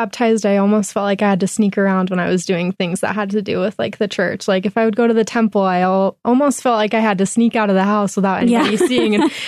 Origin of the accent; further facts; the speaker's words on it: Utah, United States; Well, I grew up in Utah, so I was always surrounded by the gospel.